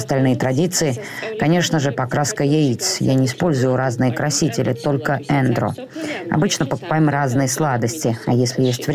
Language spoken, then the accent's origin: Russian; Abkhazia, Georgia; А это не получается, поскольку я беженка из Абхазии.